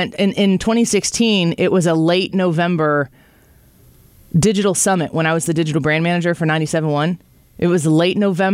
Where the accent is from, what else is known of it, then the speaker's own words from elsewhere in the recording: Illinois, United States; my roots in Illinois, which is my home state